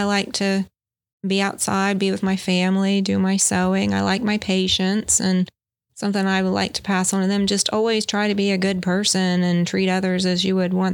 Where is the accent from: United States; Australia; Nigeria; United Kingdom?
United States; Parkersburg, West Virginia; I was born in Parkersburg and raised there, and have been away at school for a few years and then came back and spent my time here.